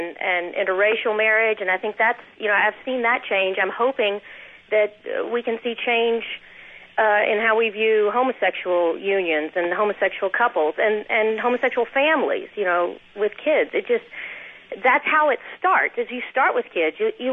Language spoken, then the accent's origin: English; the South, United States; I grew up in the South